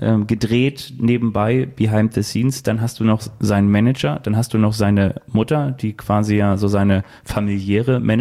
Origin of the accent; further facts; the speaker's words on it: Northern Germany, Germany; Auch wenn man natürlich so als Norddeutscher immer so ein bisschen so aussieht